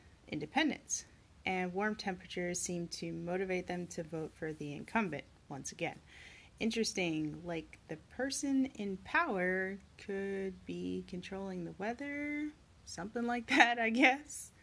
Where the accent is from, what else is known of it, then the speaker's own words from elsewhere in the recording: Maryland, United States; since we both were going across Chesapeake Bay Bridge from my hometown on the Eastern Shore.